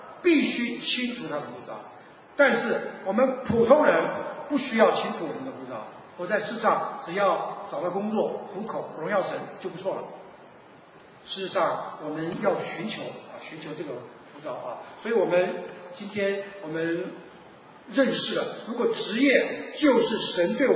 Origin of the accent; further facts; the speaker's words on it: China; 但是因为我们中国人啊，我们中国人